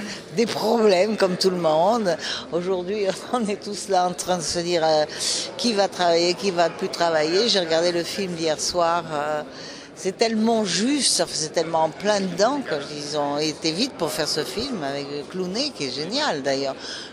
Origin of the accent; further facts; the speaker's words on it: Nice, Provence-Alpes-Côte d'Azur, France; born there; Je suis née à Nice. J'étais à l'Opéra de Nice, comme petit rat.